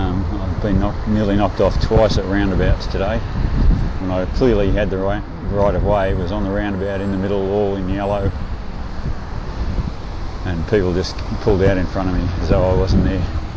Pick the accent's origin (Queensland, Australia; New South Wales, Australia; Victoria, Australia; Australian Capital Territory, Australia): Queensland, Australia; born there; I am a Queenslander by birth, so I don't want to be too critical of the Queensland authorities.